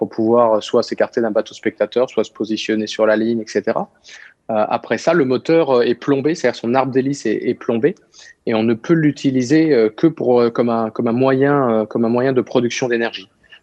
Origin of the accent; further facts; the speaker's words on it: Brittany, France; quand on navigue chez nous en Bretagne en hiver